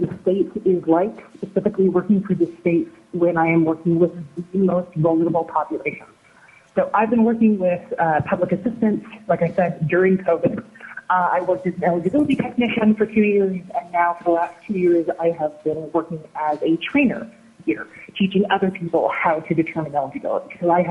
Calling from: Anchorage, Alaska, United States; kind of like the water Perrier, but not quite. I am calling from Anchorage.

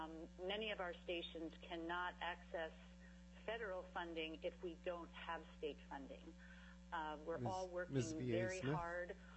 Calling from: Haines, Alaska, United States; I'm calling from Haines

